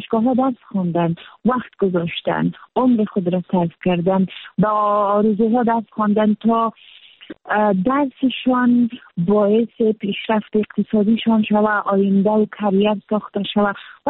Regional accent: Afghanistan; born or raised there

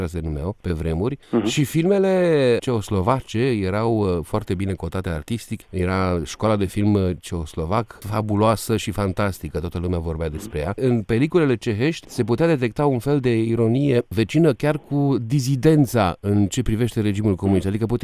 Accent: Cluj-Napoca, Cluj County, Romania; born there; la Cluj, orașul meu natal

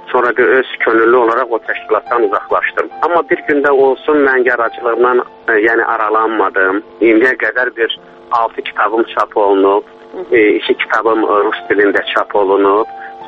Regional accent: Kalbajar, Kalbajar District, Azerbaijan; moved away as an adult; also born or lived in Baku; now in Moscow, Russia; Mən əslən Kəlbəcərliyəm. Mən Kəlbəcərdən adan olmuşam. 5 il Bakıda Mirzə Fətəli Axundov adına Azərbaycan pedaqoji, rus dili və ədəbiyyatı institutunda təhsil almışam.

